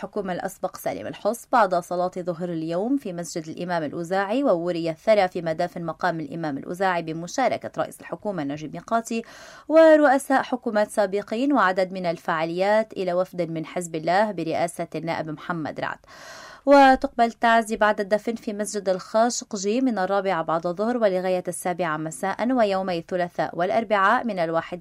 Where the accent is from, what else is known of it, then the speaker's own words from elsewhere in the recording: Lebanon; كلبنانيين مسيحيين مسلمين ودروز بصفتنا أصحاب أرض وهوية وقضية.